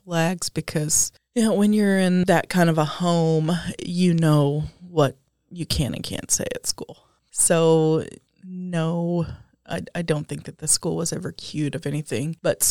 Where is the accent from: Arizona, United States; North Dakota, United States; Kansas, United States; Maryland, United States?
Kansas, United States; Topeka; also born or lived in Linden, Kansas; I'm from here, Topeka, Kansas, my whole life.